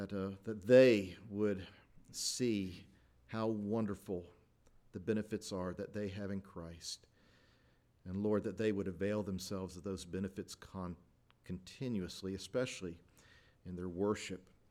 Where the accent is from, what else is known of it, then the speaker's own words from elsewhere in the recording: Lakeland, Florida, United States; I grew up in Lakeland, Florida, where my father worked for the city of Lakeland.